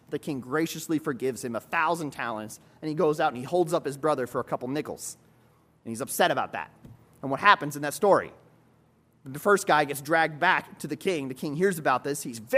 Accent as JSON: {"language": "English", "country": "United States", "said": "I'm an American in that regard, and we've built that kind of culture in a lot of ways."}